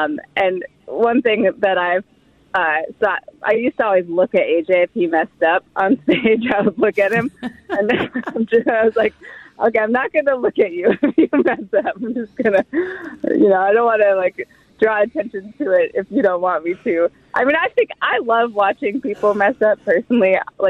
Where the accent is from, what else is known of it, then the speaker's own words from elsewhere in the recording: Midwest, United States; we are both from the Midwest, and they were people who are also from the Midwest and wanted to make sure that music from the Midwest was getting passed on.